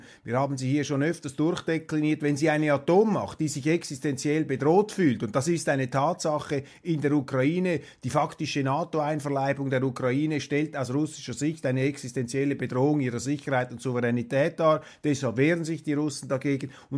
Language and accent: German; Switzerland; Und ich sage das als Schweizer ganz bewusst auch an die Nichtschweizer